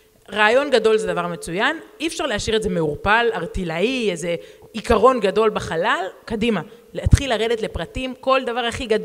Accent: Herzliya, Tel Aviv District, Israel; כי הם גרים בהרצליה, שם גדלתי

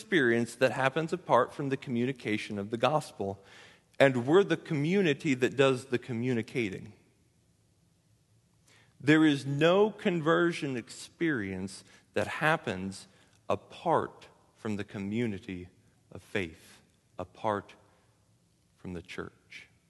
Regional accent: United States; because we're Americans. We grew up in the West, Western culture.

